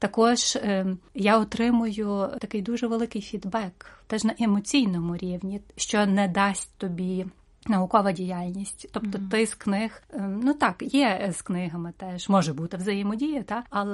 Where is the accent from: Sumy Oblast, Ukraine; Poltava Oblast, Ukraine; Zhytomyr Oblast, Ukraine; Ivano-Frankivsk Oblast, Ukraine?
Ivano-Frankivsk Oblast, Ukraine; Ivano-Frankivsk; born there; Я народилася в місті Івано-Франківськ